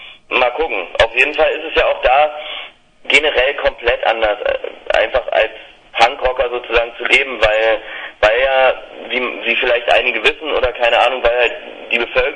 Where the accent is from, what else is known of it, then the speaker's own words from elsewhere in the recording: Berlin, Germany; Ja, selbst als Berliner, wo wir vorhin schon gesagt haben, Mensch, Berlin ist so groß und so weitläufig